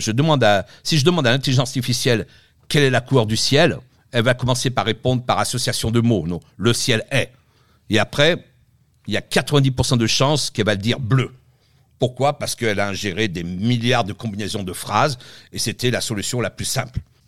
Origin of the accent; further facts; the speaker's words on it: Montreal, Quebec, Canada; now in Paris, France; Je viens de Montréal, ça fait 40 ans à peu près que j'habite à Montréal.